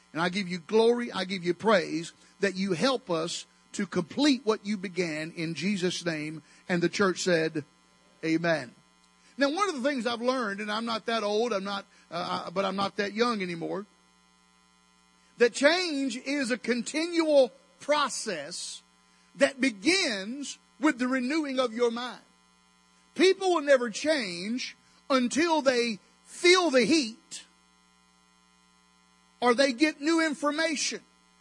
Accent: Alabama, United States; I am from Alabama, Hey, she ain't my sister. I'm not from West Virginia.

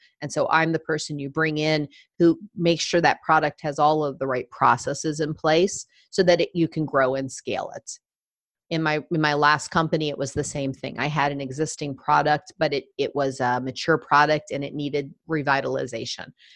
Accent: United States; also born or lived in United Kingdom; I'm from the States

